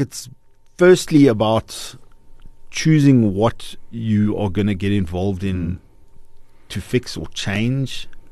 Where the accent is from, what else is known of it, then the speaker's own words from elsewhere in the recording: South Africa; So I believe as South Africans, as South African companies, we're a lot better than we give ourselves credit for.